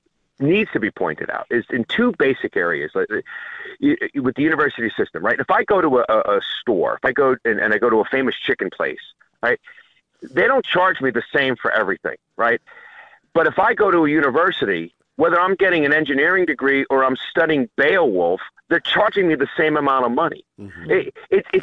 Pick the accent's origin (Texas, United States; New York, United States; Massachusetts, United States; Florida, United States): New York, United States; where I grew up in New York, we had a BOCES program, okay?